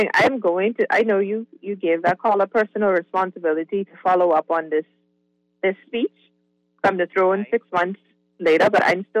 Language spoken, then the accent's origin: English; Bahamas; And we were like, okay, we're from Jamaica, whatever, because you don't know where the Bahamas is.